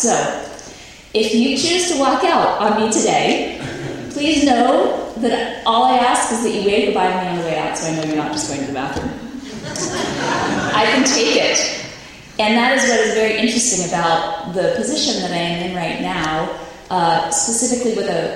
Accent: New York City, New York, United States; And so for me, there were real experiences growing up in New York of Zion-like community.

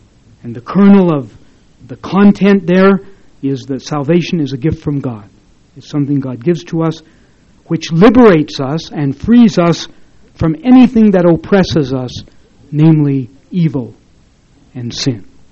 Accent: Utah, United States; what I've expressed as my own experience growing up in Utah as a Catholic view of evangelization.

